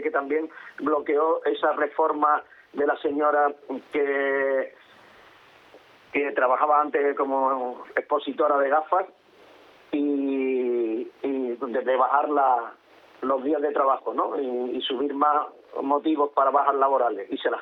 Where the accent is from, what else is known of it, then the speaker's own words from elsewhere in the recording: Seville, Andalusia, Spain; born there; now in Canary Islands, Spain; no quedaremos canarios, porque aunque yo nací en Sevilla, ahora siendo hermana, yo soy canario y punto, porque a mí me da la real gana de serlo y se acabó.